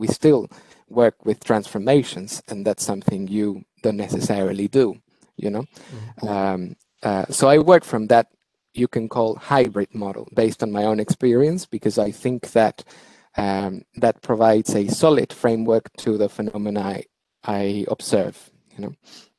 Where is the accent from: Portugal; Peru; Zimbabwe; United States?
Peru; English is a second language; given that I am from Peru, you know.